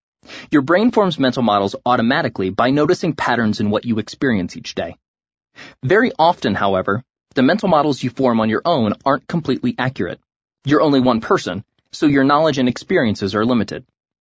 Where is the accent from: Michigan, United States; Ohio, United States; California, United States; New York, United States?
Ohio, United States; New London; I grew up in New London, a small farm town in northern Ohio, where the major industries are agriculture and light manufacturing.